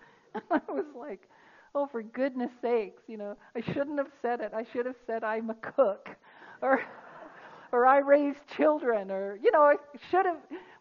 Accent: United Kingdom; I'm not one, by the way, I'm British. Don't I look British and sound British? I am.

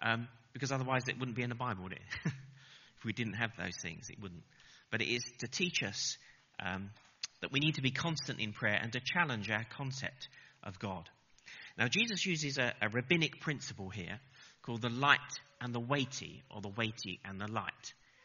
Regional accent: England, United Kingdom; but being English, British, you think, oh, no, I mustn't say anything.

